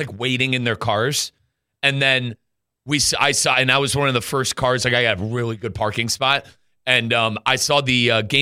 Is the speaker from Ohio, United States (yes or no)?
yes; Ohio, United States; We got one down here. I grew up with them